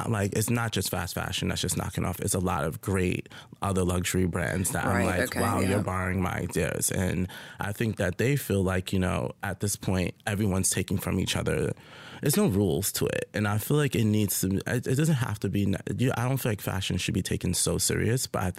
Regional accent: Brooklyn, New York, United States; growing up in Brooklyn, it's more of like either you're a rapper or a singer or you're a basketball player or a doctor.

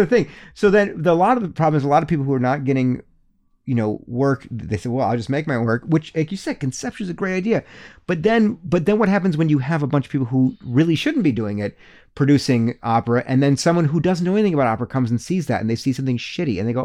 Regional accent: Chicago, Illinois, United States; but I was born and raised in Chicago. Mm-hmm. I'm a Chicago boy at heart. I love Chicago

